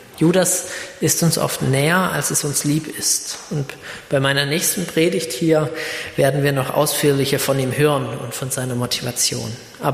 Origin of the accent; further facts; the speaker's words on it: Baden-Württemberg, Germany; Hier bei uns im Schwabenland bekommt da jeder doch sofort Puls.